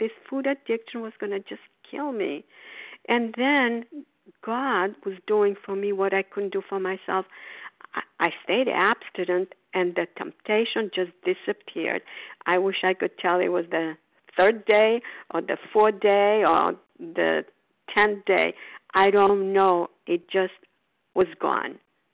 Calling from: Port Charlotte, Florida, United States

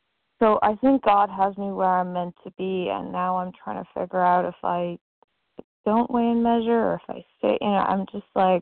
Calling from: New York, United States; from New York.

